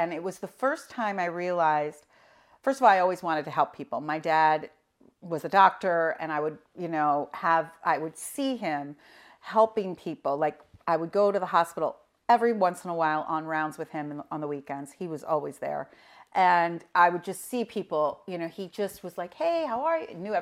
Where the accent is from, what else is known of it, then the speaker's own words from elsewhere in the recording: Philadelphia, Pennsylvania, United States; one of the first talk shows that happened to be in Philadelphia, my hometown.